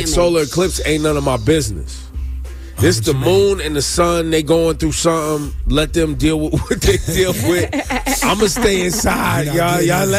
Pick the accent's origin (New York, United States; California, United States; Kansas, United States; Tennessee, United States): California, United States; born there; Because, you know, I was born in California.